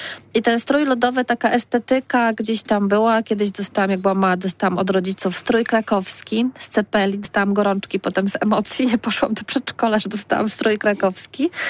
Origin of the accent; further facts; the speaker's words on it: Poznań, Greater Poland Voivodeship, Poland; ja jestem z Poznania, jestem poznanianką, ten Poznań jest dla mnie, moi rodzice nie są poznaniakami, nigdy by tak o sobie nie powiedzieli. Oni są jakby ludność napływowa, typowo na studia i tak potem zostali.